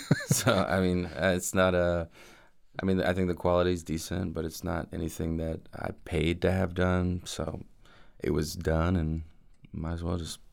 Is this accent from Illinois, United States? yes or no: no; Houston, Texas, United States; also born or lived in Dallas / Nashville; now in Austin, United States; No, I was born and raised in Houston. Yeah, spent a few years in Dallas after that for college, then went to Nashville for about a year.